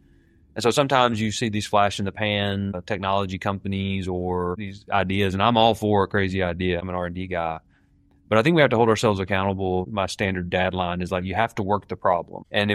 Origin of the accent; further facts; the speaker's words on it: the South, United States; that at least for me growing up in the South, the transition from the steel industry to the auto industry was enormous